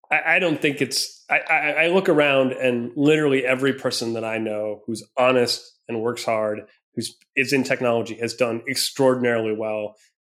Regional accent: Minnesota, United States; Cause I grew up in Minnesota. I'm a Midwestern kid.

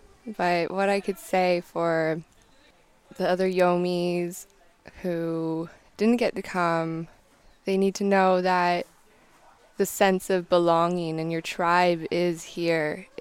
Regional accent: Vancouver, British Columbia, Canada; I'm from Vancouver, Canada.

